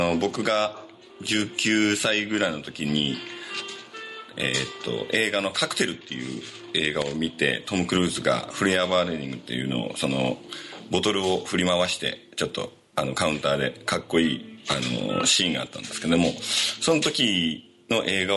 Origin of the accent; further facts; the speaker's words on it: Mikuni, Fukui, Japan; この三国町であったりとか安島で生まれ育ってきたっていうことで